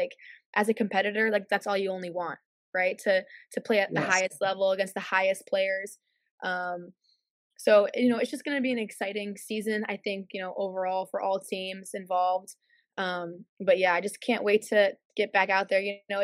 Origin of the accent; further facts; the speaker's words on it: Buffalo, New York, United States; Yeah, I mean, you know, coming out of Buffalo, like, you know